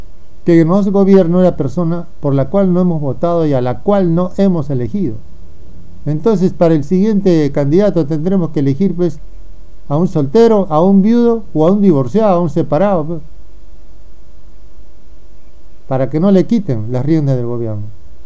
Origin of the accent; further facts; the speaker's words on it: Peru; con DNI 1038914 como ciudadano peruano.